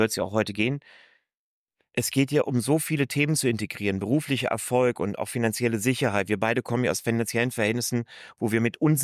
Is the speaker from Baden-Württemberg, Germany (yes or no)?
no; Cologne, North Rhine-Westphalia, Germany; Ich habe einen dunkelhäutigen Vater aus Afrika, bei mir Ägypten. Obwohl ich hier groß geworden bin, gebürtiger Kölner